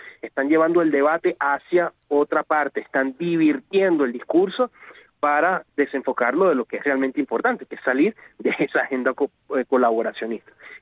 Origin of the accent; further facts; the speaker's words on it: Venezuela; se basa en que todos somos venezolanos y que cada quien puede existir como le da la gana